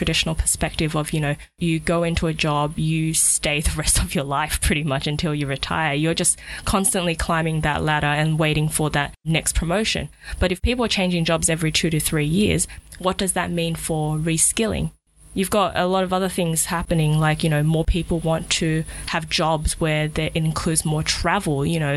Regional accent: Australia; now in Singapore; see family that I wasn't able to connect with growing up in Australia

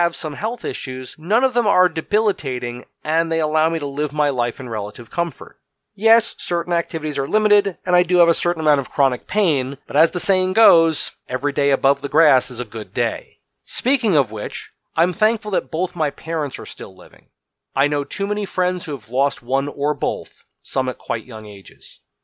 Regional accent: United States; born there; I'm thankful that I was born in America.

